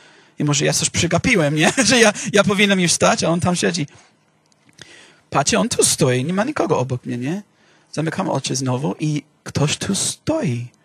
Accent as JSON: {"language": "Polish", "town": "Miami", "region": "Florida", "country": "United States", "tie": "born or raised there", "second_language": "Polish", "said": "Dawno temu na Florydzie, ja się wychowałem w Miami, czy na północnym Miami, na Florydę. Tak, jest gorąco. Nie, ja nie tęsknię za Florydę. Tam nie ma pory roku. Tam jest tylko gorąco, albo deszcz pada i jest gorąco."}